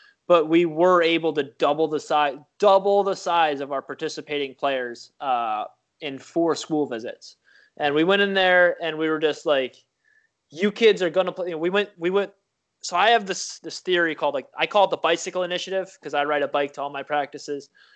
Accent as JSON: {"language": "English", "country": "United States", "moved": "yes", "lives_now": "Czech Republic", "said": "I hate to say it, but I'm American, and that's kind of cool to kids."}